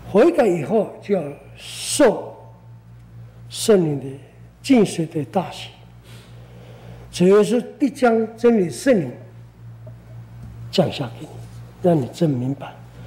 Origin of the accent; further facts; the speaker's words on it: Hualien County, Taiwan; 本来是从台北经过宜兰到石化公路，到了将近家乡，出了崇德隧道，